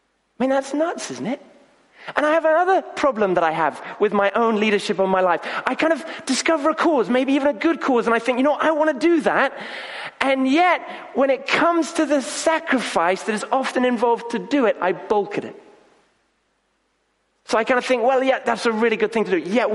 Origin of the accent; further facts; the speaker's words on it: Kenya; I grew up in Kenya